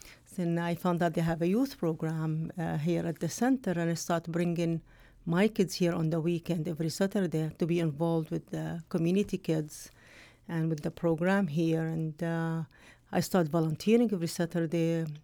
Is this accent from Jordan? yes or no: yes; Amman, Amman Governorate, Jordan; moved away as an adult; I was born and raised in Amman, Jordan, and I finished school there. I finished my college education of social work in Jordan